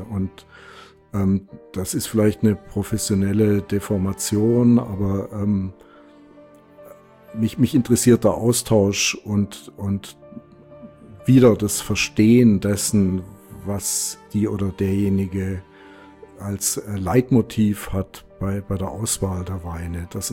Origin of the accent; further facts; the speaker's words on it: Baden-Württemberg, Germany; ich bin ja am Bodensee groß geworden, auf der badischen Seite